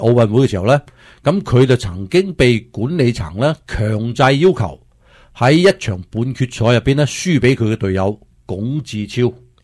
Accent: Guangdong, China

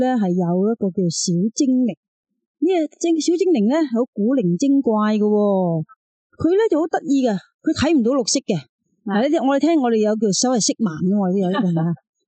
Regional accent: China; 我中国人咧有就期戴绿帽嘅

